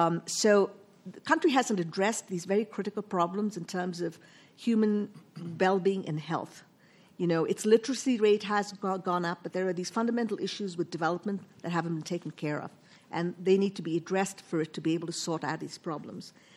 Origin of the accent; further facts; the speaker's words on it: Bangalore, Karnataka, India; But when I was growing up in Bangalore, I could drive my bicycle freehand down the streets.